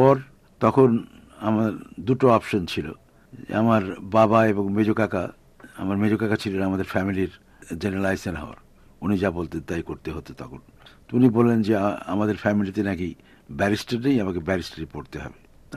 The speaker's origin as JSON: {"language": "Bangla", "town": "Kolkata", "region": "West Bengal", "country": "India", "tie": "born there", "said": "আমার জন্ম কলকাতায় এমনই একটি পরিবারে যেখানে গান বাজনা মোটেই ছিল না।"}